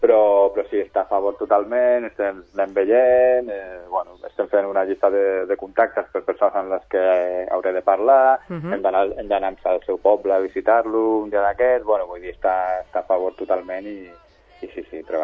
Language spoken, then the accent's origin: Catalan; Sabadell, Catalonia, Spain; now in Madrid, Spain; sóc de Sabadell de tota la vida, tinc molta vinculació amb la ciutat